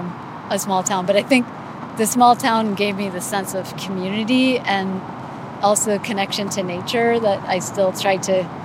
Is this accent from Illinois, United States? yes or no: yes; Belvidere, Illinois, United States; It's small town USA. Growing up in Belvidere, like, Chicago was our major city for museums and for, you know, for visiting.